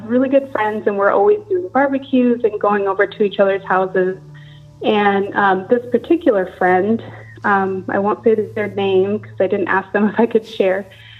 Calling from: Bremerton, Washington, United States; I'm calling from Bremerton, Washington.

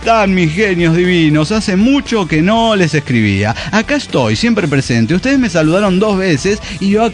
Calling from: Mar del Plata, Buenos Aires Province, Argentina; de Mar del Plata, Argentina.

